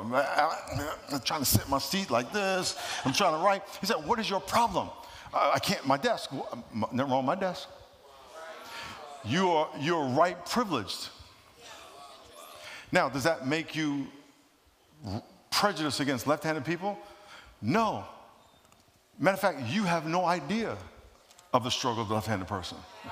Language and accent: English; New York, United States; moved away as an adult; also born or lived in California; I grew up in New York, and when I got drafted to California, and then after I retired, I was working at a church